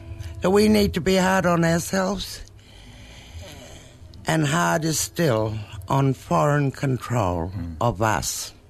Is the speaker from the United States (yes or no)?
no; Australia; We are black Australian people with beautiful languages, beautiful ceremonies, and also a beautiful continuing culture that exists in its resilience against all odds.